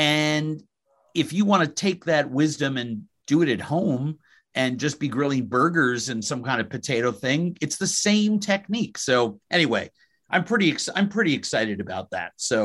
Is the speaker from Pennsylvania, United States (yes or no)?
no; New York, United States; now in Minnesota, United States; When I sobered up 30 years ago, it was here in Minnesota. I came from New York.